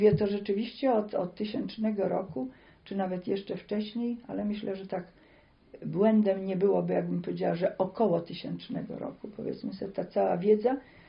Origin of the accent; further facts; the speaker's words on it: Olsztyn, Warmian-Masurian Voivodeship, Poland; Ale ja jestem z Olsztyna, ja jestem po Stefańskim.